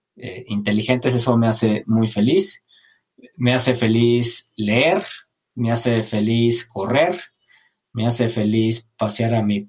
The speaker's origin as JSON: {"language": "Spanish", "country": "Mexico", "said": "Mira, como muchos mexicanos, admiro a mi mamá."}